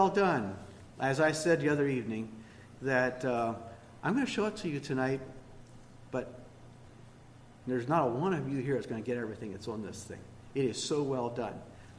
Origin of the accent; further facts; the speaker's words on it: Pennsylvania, United States; I was born in 1953. And I was born near Harrisburg, Pennsylvania, in what is called the Old Mennonite Church, or Lancaster Conference, to be specific.